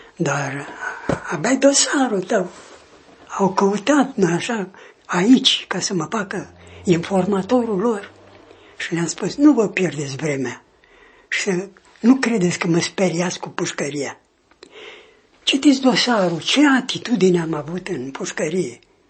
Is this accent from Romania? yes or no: yes; Prahova, Romania; now in Iași, Romania; Nu. Din Prahova.